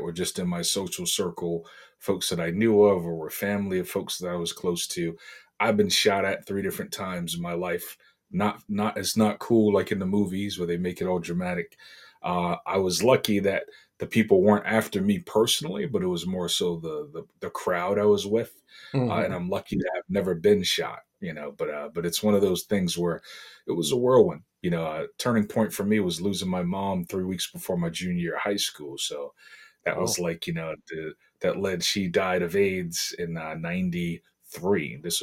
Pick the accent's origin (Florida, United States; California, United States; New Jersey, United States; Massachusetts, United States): Massachusetts, United States; Boston; now in Southern Connecticut, United States; Live in Southern Connecticut, so I'm about 40 minutes from that New York border, although I'm from Boston, Massachusetts.